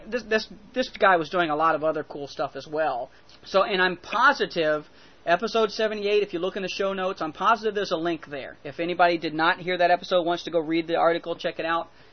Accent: United States; As an American, it's frustrating.

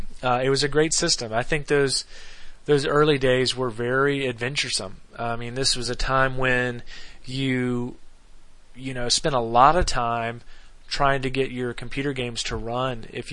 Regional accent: Myrtle Beach, South Carolina, United States; You know, where I was living, I grew up in Myrtle Beach, there were no computer game stores locally.

